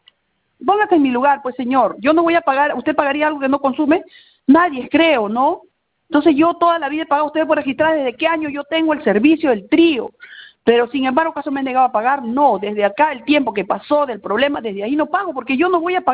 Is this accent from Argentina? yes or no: no; Palpa, Ica, Peru; acá en la provincia de Palpa, porque yo soy de Palpa, departamento de Ica